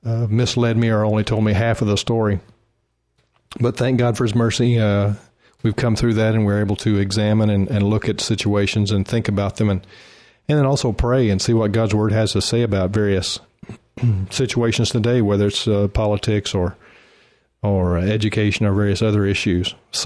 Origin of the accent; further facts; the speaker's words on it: Mangum, Oklahoma, United States; I moved back to my hometown of Mangum, Oklahoma, and continued to teach guitar lessons and also farmed with my father.